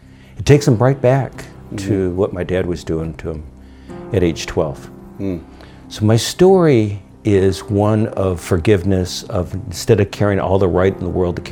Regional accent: Detroit, Michigan, United States; it was actually better than what I grew up with in Detroit

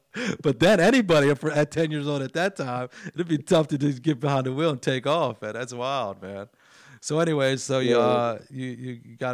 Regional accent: Pennsylvania, United States; he is actually from, I might as well say my hometown of PA.

